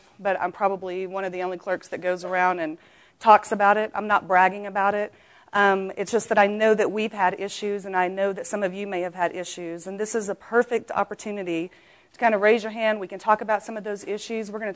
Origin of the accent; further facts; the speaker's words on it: Texas, United States; I'm from West Texas, and everybody talks like this.